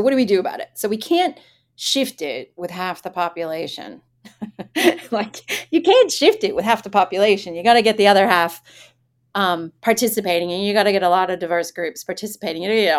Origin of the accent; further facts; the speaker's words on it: Boston, Massachusetts, United States; But I grew up in Boston.